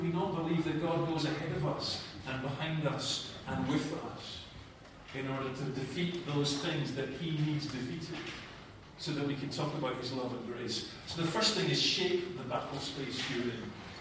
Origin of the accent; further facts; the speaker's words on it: Scotland, United Kingdom; I'm Scottish and Presbyterian